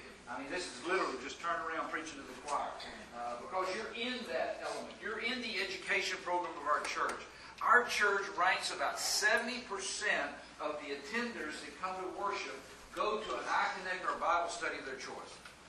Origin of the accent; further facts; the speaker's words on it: Atlanta, Georgia, United States; I'm from Atlanta, Georgia. I know about that stuff, okay?